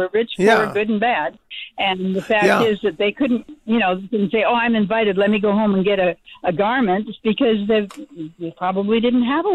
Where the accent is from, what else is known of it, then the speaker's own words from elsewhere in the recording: Michigan, United States; You've got the heat that's moist, right? I came from Michigan